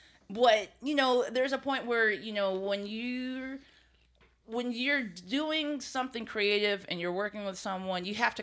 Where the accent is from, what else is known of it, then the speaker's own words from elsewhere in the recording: Ohio, United States; I told you, like, growing up in Ohio, we only had, like, 4 or 5 racial food groups.